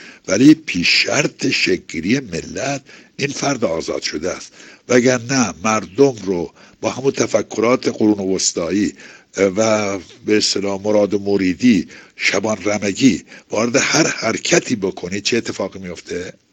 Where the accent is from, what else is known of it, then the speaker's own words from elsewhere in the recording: Afghanistan; ما افغان هستیم، برادر هستیم، برابر حقوق هستیم